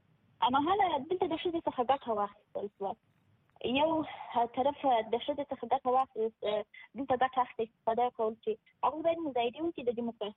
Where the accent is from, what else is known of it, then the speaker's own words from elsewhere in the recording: Afghanistan; زه افغان یم زه یو شزیم زه د دې خور د دې مور د دې لور یم